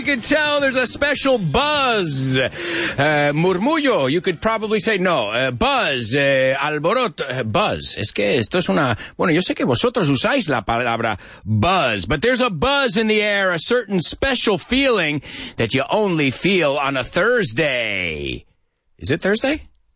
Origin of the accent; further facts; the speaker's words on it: New York, United States; moved away; I'm a New Yorker. That's what we do. But when I moved to Europe, it took me a while.